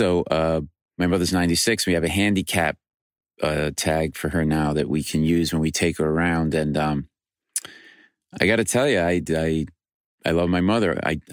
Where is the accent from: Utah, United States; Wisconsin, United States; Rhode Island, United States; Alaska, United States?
Rhode Island, United States; Rhode Island, my hometown.